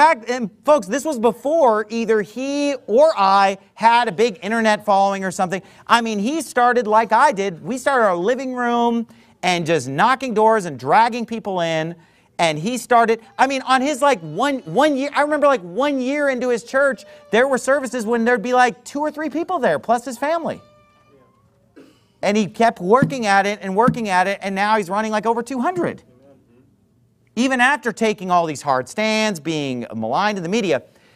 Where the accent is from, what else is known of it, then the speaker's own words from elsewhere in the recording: United States; Because I'm a white American, and when I go to Africa, I'm an instant rock star for two reasons.